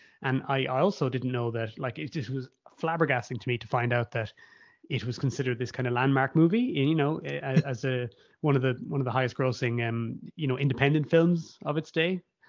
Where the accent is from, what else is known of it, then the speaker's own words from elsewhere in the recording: Cork, Munster, Ireland; my friends growing up in Cork and Ireland